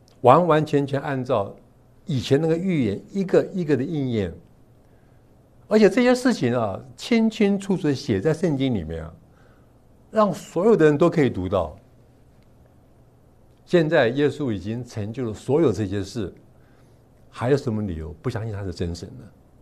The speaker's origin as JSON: {"language": "Chinese", "country": "China", "moved": "as an adult", "lives_now": "United States", "said": "我在中国是尖子班的，我好不容易到美国来读书，"}